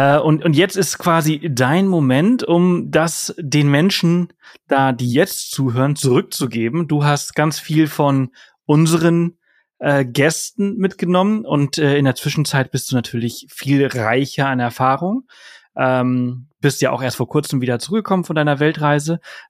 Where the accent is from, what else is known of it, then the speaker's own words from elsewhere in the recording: Spain; moved away as an adult; Also wir haben zwar die Nationalität gemeinsam, aber bei mir ist es halt, der Vater ist Spanier, die Mutter ist Deutsche. Ich bin in Spanien aufgewachsen, Deutsch aufgewachsen